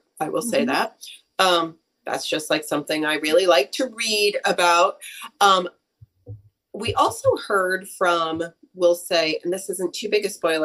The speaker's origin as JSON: {"language": "English", "region": "New England", "country": "United States", "said": "I mean, it doesn't happen where I'm from. Like, oh, no. Like, besides a mommy and a baby. Like, I'm from New England in the United States."}